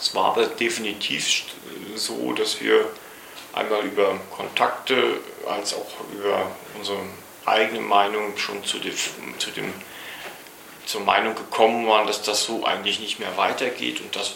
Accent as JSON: {"language": "German", "town": "Rostock", "region": "Mecklenburg-Vorpommern", "country": "Germany", "tie": "born there", "said": "1964 geboren in Rostock, lehre als Baufacharbeiter mit Abitur in den frühen 80er Jahren."}